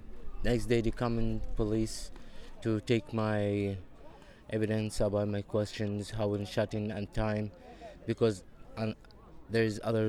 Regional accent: South Sudan; English is a second language; moved away as an adult; now in France; I'm from South Sudan. I arrived to Europe from Germany to France and Paris.

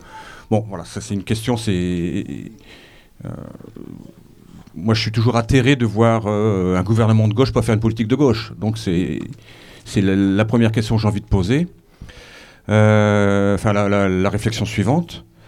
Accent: Angres, Hauts-de-France, France; je viens de Angres

